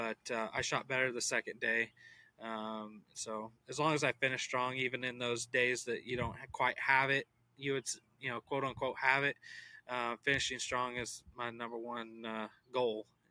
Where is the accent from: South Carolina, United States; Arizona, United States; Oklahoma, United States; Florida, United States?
Oklahoma, United States; Bethany; I'm from Bethany, Oklahoma City area.